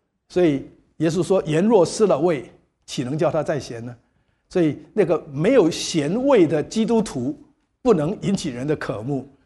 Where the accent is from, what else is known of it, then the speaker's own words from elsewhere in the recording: Taiwan; 我是从台湾来的